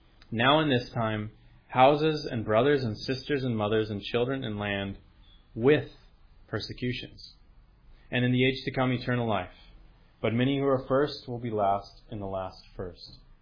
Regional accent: United States; That's a rebuke for me as an American, from very wealthy people in the States.

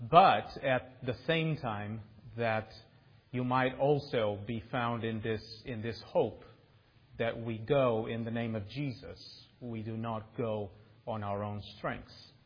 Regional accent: Portugal; And as you heard, I'm originally from Portugal, where I intend to go back.

